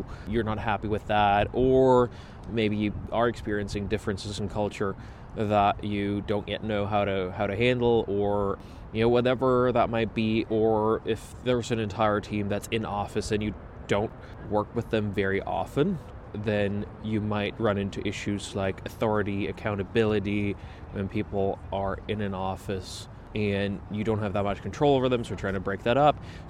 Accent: United States; and that's as an American

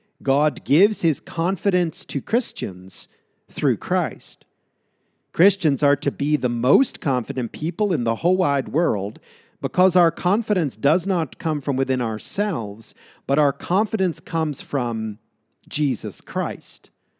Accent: Massachusetts, United States; When I was a young man, a boy, growing up in the United States, in Massachusetts, I was severely lacking in confidence.

